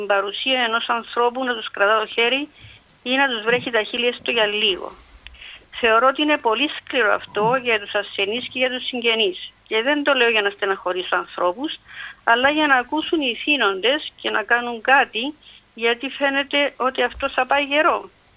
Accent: Nicosia, Nicosia District, Cyprus; είμαι από τη Λευκοσία

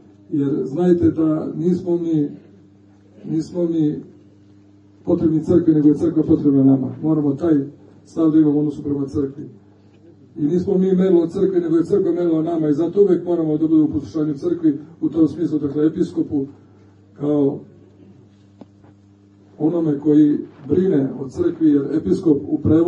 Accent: Novi Sad, Vojvodina, Serbia; da dolazimo iz Novog Sada, mi iz Bačke

